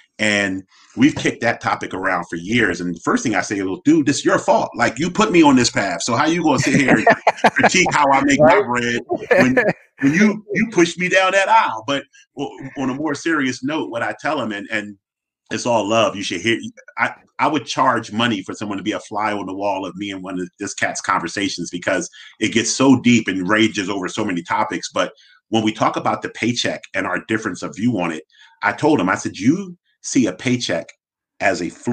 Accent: Philadelphia, Pennsylvania, United States; So I'm born and raised in Philly. I'm not going to hit you with the … yes, in West Philadelphia, I was born and raised.

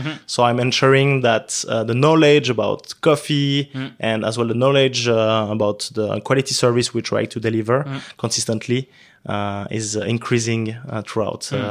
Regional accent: Switzerland; I am originated from Switzerland. My mom is from Morocco.

